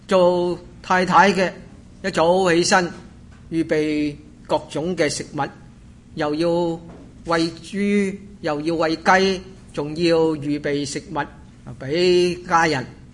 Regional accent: Hong Kong; 我在香港长大，所以在香港的生活日头和夜晚黑都是没什么分别的。

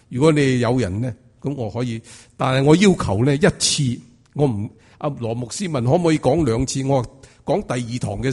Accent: China; 所以我哋中国人好叻，每年新年都将个福字咧倒过嚟

